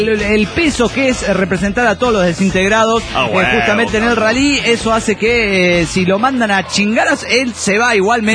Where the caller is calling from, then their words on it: La Plata, Buenos Aires Province, Argentina; de La Plata, Argentina.